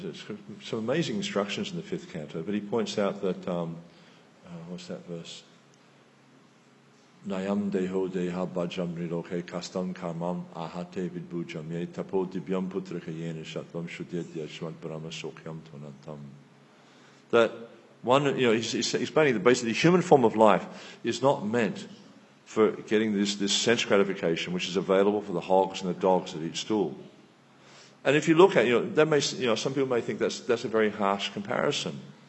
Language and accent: English; Melbourne, Victoria, Australia; also born or lived in Malaysia; I was brought up in Melbourne, but my family went travelling, and we went to lived in Malaysia, and then when we came back from Malaysia, we lived all over the place.